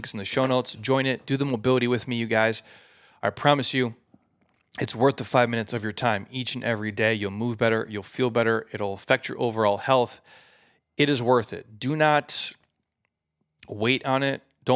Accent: United States; So I'm an American. America, bro.

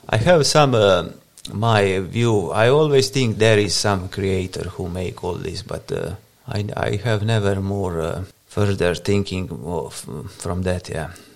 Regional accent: Croatia; English is a second language; moved away as an adult; now in Bergen, Norway; live in Bergen, in Norway, from 2017. I come from Croatia with my wife and my daughter.

